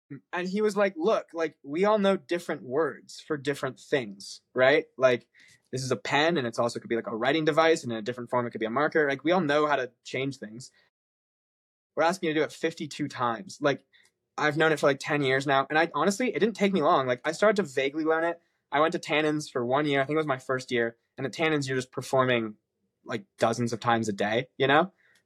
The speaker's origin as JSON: {"language": "English", "town": "Denver", "region": "Colorado", "country": "United States", "said": "I love this one because this is the Broncos. I'm from Denver."}